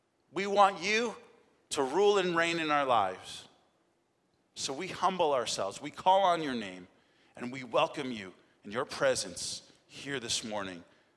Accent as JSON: {"language": "English", "country": "Canada", "tie": "born or raised there", "said": "well, I'm from Canada. I've been born and raised there, lived there my whole life."}